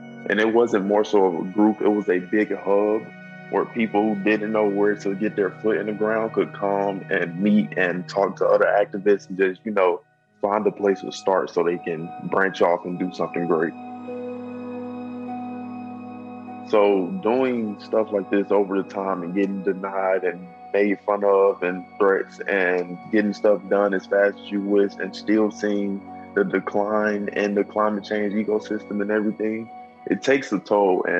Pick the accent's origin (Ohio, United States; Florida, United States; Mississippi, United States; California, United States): Mississippi, United States; Clarksdale; now in Georgia, United States; I'm 18 years old. I'm from Clarksdale, Mississippi, but I currently live in Georgia.